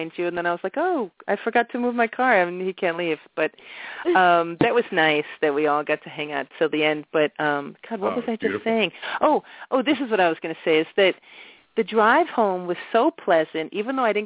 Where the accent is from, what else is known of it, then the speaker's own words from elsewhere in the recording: Scotland, United Kingdom; Well, I'm Scottish too, so that must be why I'm comfortable with you.